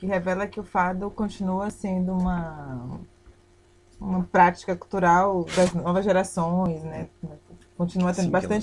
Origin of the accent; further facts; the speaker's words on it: Brazil; now in Strasbourg, France; eu venho do Brasil, eu sou jornalista